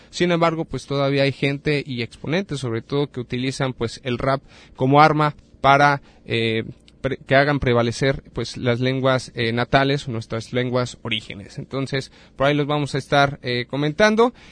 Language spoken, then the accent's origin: Spanish; Mexico; a lo que somos como mexicanos